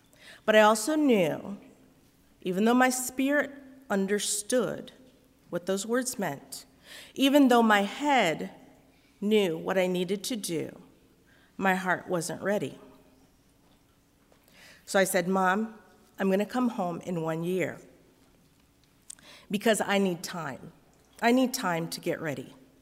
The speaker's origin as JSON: {"language": "English", "country": "United States", "tie": "born or raised there", "also_born_or_lived": "Costa Rica", "said": "I'd been adopted as a baby. I'd grown up in a white Mennonite church community."}